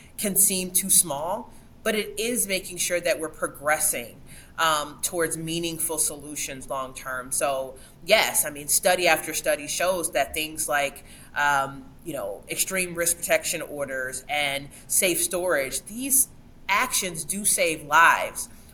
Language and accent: English; Lansing, Michigan, United States; I mean, I'm from Lansing. Every day there's a protest.